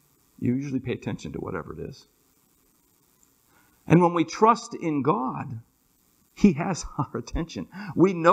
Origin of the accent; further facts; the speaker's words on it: Maine, United States; I grew up in Maine